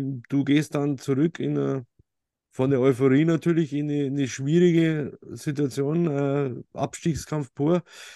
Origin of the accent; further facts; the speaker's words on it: Bavaria, Germany; born there; als gebürtiger Oberbayer, der ich bin, genauso wie